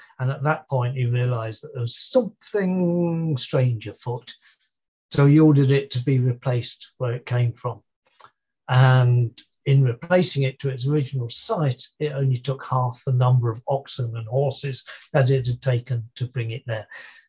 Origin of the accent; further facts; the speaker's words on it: London, United Kingdom; Bear in mind, I'm a Londoner